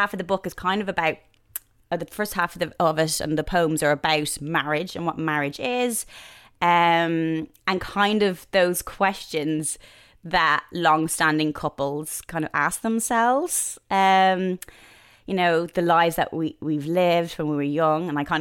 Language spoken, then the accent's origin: English; Ireland; now in London, United Kingdom; I love living here because I feel when I grew up in Ireland, I lived a very sheltered life in some way. I didn't really know many people with other religions or from different backgrounds. You come to London, you see that.